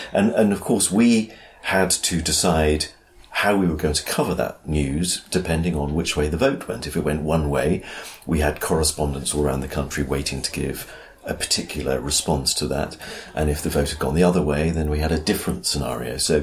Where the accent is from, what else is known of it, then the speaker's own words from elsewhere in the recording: Lowestoft, East of England, United Kingdom; We're both boys from Lowestoft.